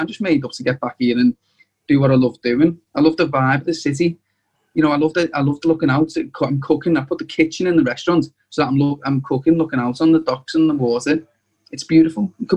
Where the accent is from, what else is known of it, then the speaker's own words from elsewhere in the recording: Liverpool, North West England, United Kingdom; As a Scouser, coming back to really showcase, I feel like I've gone off to learn and I'm coming back